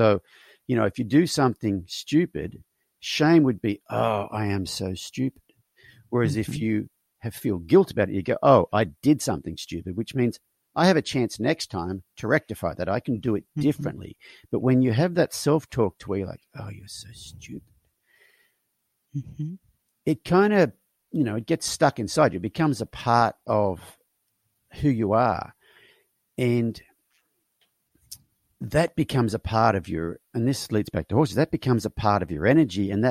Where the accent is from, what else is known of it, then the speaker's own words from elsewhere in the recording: Australia; a male of my generation growing up in Australia, boys don't cry, boys don't show fear.